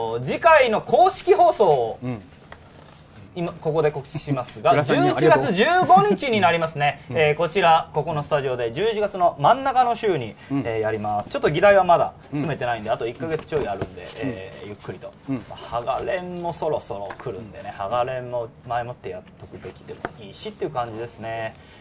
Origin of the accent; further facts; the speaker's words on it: Kansai, Japan; 関西人やから